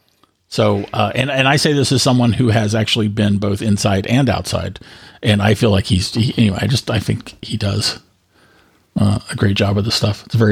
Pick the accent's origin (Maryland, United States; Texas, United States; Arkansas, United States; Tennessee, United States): Texas, United States; Denton; also born or lived in Houston / Austin; we're all from the South. My mom was born and raised in Georgia. She was raised in Waco. I was born in Houston, raised in Denton.